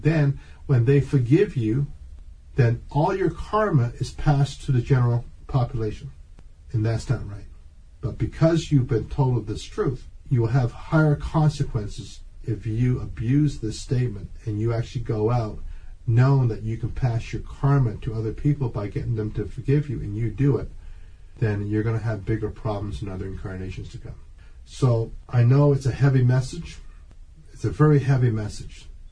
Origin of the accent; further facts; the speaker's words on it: Canada; And I'm Canadian.